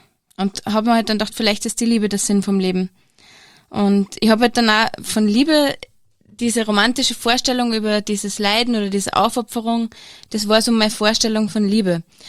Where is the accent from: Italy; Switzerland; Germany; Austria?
Austria; Steyr, Upper Austria; Ja, also ich bin verheiratet, ich habe 2 kleine Kinder, ich bin Zahnärztin und ich komme aus Steyr.